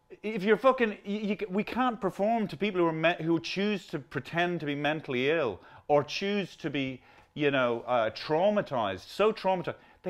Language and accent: English; Ireland; now in London, United Kingdom; as an Irish person coming over to London in the early 80s, and that little flicker in the eye when you were Irish.